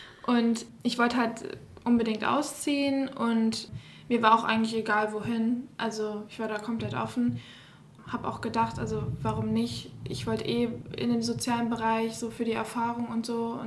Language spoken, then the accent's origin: German; Gummersbach, North Rhine-Westphalia, Germany; ich bin 20 Jahre alt und ich komme hier nicht aus dem Ruhrgebiet, ich komme aus der Nähe von Köln, Gommersbach so die Nähe.